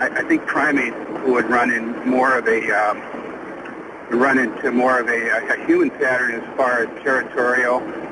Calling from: Minnesota, United States; I'm calling from Minnesota.

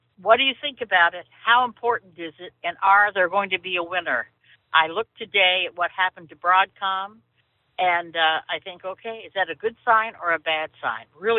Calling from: Delaware, United States; from Delaware.

